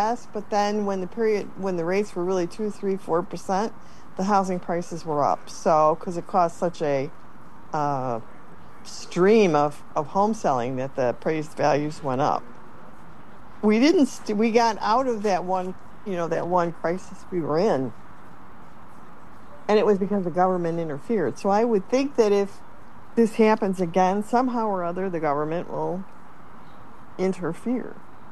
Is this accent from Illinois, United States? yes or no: yes; Chicago, Illinois, United States; Yeah, we're from Chicago. We know how this goes.